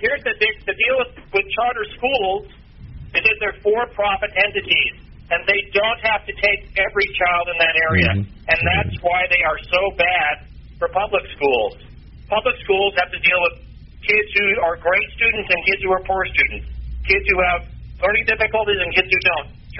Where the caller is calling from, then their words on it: Lawrence, Kansas, United States; also born or lived in Santa Barbara, California; I'm calling from Lawrence, Kansas. I've been involved in community politics, not just here, but where I used to live in Santa Barbara, California for a long time.